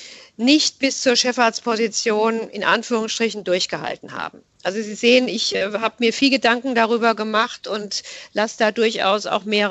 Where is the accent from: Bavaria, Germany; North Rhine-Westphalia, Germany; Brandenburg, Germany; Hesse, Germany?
Hesse, Germany; Offenbach; Das ist ja meine Heimat. Dort bin ich ausgebildet worden, hatte einen wunderbaren Chef, eine wunderbare Abteilung, 16 Jahre Klinikum Offenbach.